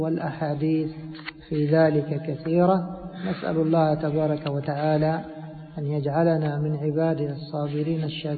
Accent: Egypt; نحن عندنا في بلادنا مصر إذا زرعنا الرز أول ما يخرج أخضر تكون هذه خامة

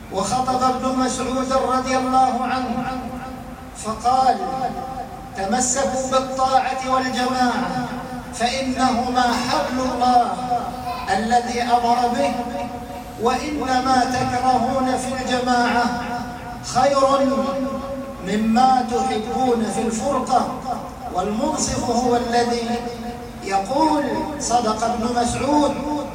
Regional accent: Egypt; أن يحفظ بلادنا مصر

